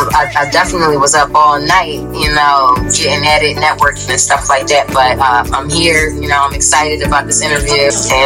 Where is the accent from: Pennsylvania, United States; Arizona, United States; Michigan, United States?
Pennsylvania, United States; Philadelphia; I'm from Philly. You already know 215 Liddell, G-Town, so Uptown.